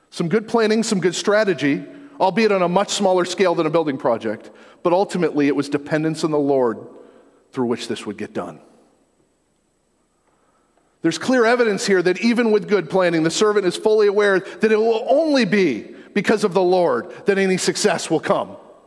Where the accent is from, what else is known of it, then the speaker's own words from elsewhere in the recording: Maine, United States; I'm from Maine. There are little stores all over the state of Maine that are really hot spots for gossip.